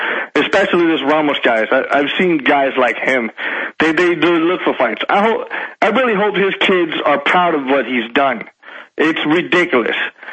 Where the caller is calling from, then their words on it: Fullerton, California, United States; Well, I'm here from California. I don't live too far along. Okay. From Fullerton.